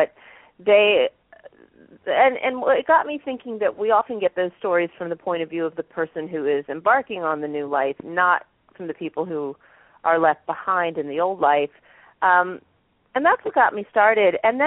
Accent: United States; I grew up in the United States and was born here.

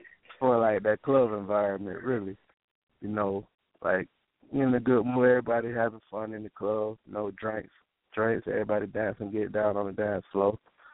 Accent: Manning, South Carolina, United States; No, I'm originally from Manning, but right now I'm located in Sumter

